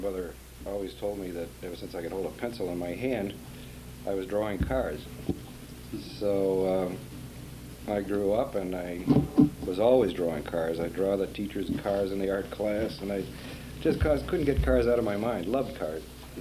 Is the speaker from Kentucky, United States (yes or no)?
no; Massachusetts, United States; I'm originally from Massachusetts, yeah.